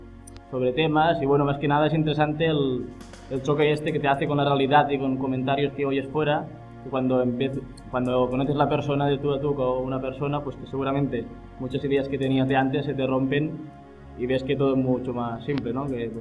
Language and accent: Spanish; Reus, Catalonia, Spain; also born or lived in Barcelona; el hecho de que yo soy de Reus y he estado 4 años por Barcelona y alrededores